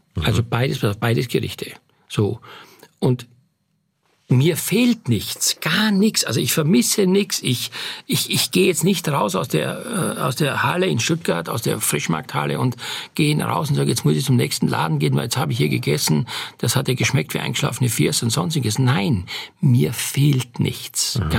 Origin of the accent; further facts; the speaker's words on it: Styria, Austria; Ich bin in Oststeiermark auf dem Bauernhof groß geworden.